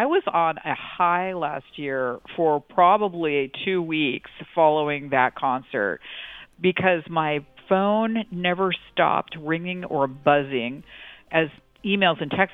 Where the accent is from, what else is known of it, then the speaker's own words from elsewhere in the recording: Pomona, California, United States; I grew up in Pomona-Claremont area, went to school in Glendora before I went to college